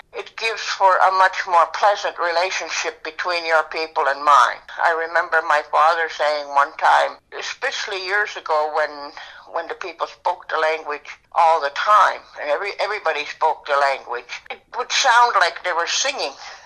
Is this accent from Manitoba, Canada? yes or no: no; New Brunswick, Canada; now in Fredericton, Canada; I'm Wollastook Awinil. I'm from the Wollastook River, but I live at Ekpahog, which is right in the area of Fredericton.